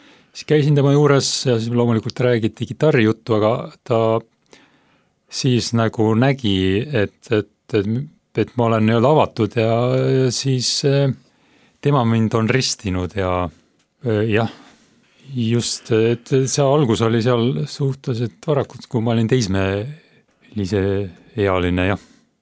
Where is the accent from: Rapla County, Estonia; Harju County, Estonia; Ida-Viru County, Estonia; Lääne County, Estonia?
Rapla County, Estonia; Kehtna; Kehtnas Rapla maakonnas, kus ma üles kasvasin